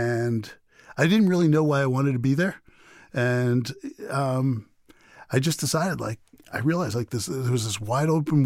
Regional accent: New York City, New York, United States; And I grew up in New York City playing basketball.

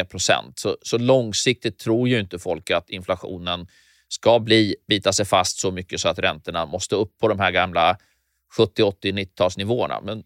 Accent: Norrköping, Östergötland, Sweden; Ja, och i Norrköping var vi mer som vanliga människor.

